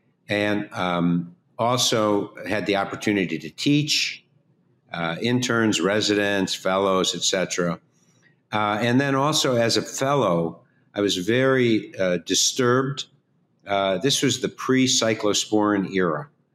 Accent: Chicago, Illinois, United States; But I was raised in a suburb just outside of Chicago. I was born in Chicago. And one of my parents was born in Moldova. The other was born in Germany. They came and met in Chicago, raised a family.

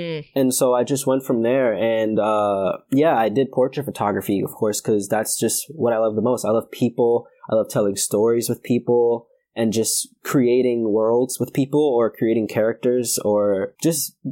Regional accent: Brooklyn, New York, United States; now in Connecticut, United States; I am from Brooklyn, New York. I live in Connecticut.

